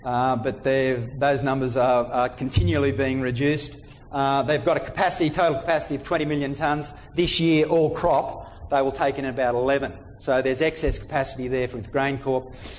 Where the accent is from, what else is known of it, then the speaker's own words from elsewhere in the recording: Tasmania, Australia; born there; I was born in Tasmania